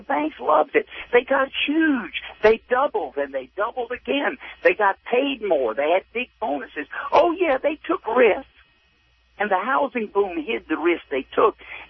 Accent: Deep South, United States; I remember it growing up in the Deep South on a farm

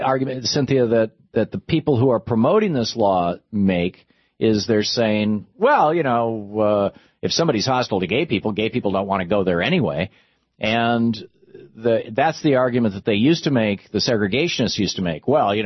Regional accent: Lansing, Michigan, United States; I remember, you know, growing up in Lansing, Michigan, where there weren't any private schools that I know of other than the Catholic private school.

